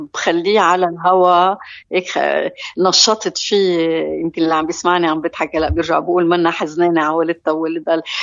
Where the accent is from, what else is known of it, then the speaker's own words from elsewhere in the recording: Lebanon; accent: Lebanese; انه انا جاي بدي احكي بلهجتي اللبنانيه